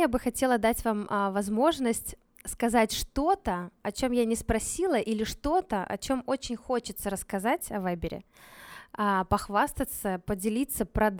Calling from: Minsk, Belarus; Ну, я из Минска вещаю

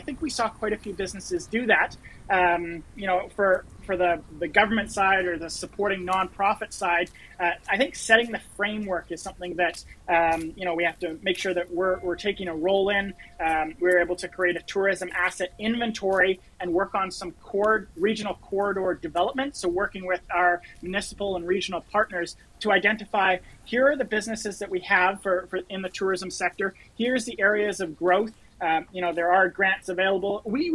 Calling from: British Columbia, Canada; As I mentioned, I'm coming from British Columbia, Canada here.

